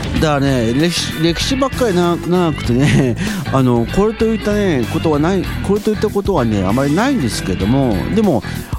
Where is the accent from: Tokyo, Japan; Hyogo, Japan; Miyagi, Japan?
Tokyo, Japan; Nerima; 東京練馬区出身です。東京練馬区出身の年齢は今年で47あります。